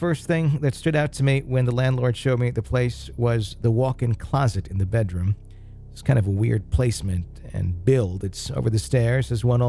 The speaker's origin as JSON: {"language": "English", "town": "Cape Town", "region": "Western Cape", "country": "South Africa", "said": "I'm from Cape Town, South Africa."}